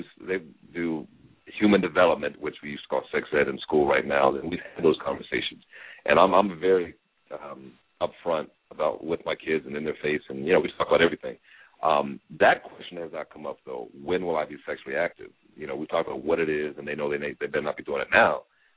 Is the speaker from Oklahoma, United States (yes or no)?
no; Petersburg, Virginia, United States; I didn't know I was going to talk to somebody from my hometown of Petersburg.